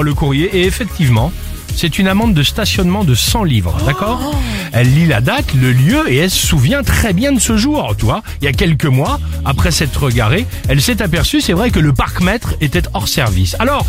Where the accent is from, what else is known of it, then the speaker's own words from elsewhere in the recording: Paris, Île-de-France, France; Je viens de Paris